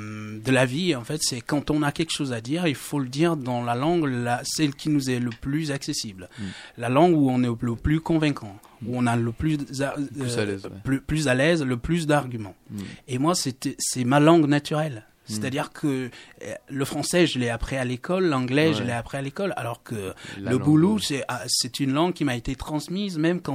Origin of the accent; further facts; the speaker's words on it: Cameroon; born there; Moi, personnellement, je suis né au Cameroun.